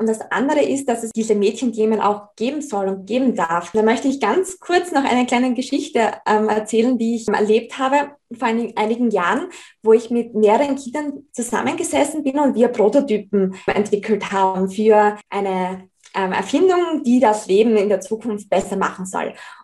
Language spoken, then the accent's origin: German; Freiland, Styria, Austria; Ich komme ja aus der Südweststeiermark, aus einem sehr, sehr kleinen Ort mit dem Namen Freiland. Wir haben auch gerade mal um die 150 Einwohner, also wirklich vom Land.